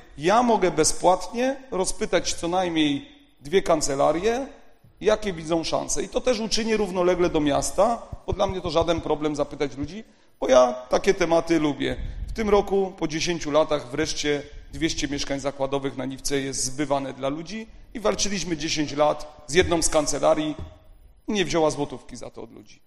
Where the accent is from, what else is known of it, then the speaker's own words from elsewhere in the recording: Niwka, Silesian Voivodeship, Poland; bo ja jestem z Niwki